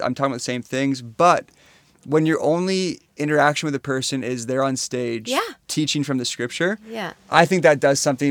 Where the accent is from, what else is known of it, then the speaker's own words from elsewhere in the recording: Canada; You're just Canadian.